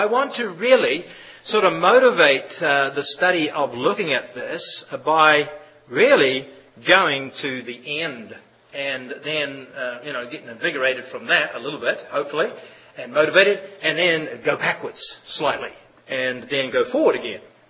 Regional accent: New Zealand; moved away as an adult; now in Oklahoma City, United States; I come from New Zealand, and New Zealand does have tornadoes.

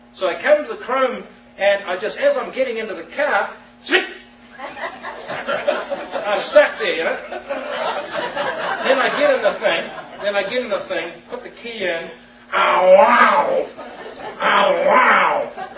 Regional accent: New Zealand; accent: New Zealand; now in United States; See, I come from New Zealand. That's the twang. I come from New Zealand.

